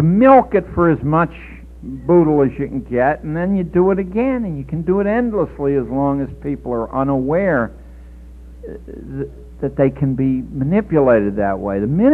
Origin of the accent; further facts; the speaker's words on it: Pittsburgh, Pennsylvania, United States; moved away as an adult